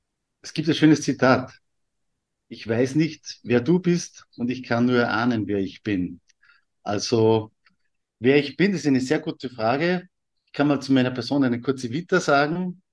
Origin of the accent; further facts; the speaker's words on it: Austria; Und vom Beruf her bin ich, wie man bei uns in Österreich sagt, bei der Polizei oder Gendarmerie